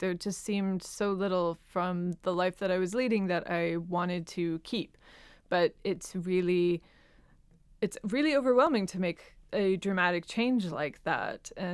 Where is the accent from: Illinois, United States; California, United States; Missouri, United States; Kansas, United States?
Kansas, United States; born there; I was born in Kansas in a very small town in a very kind of, you know, conservative, controlling family.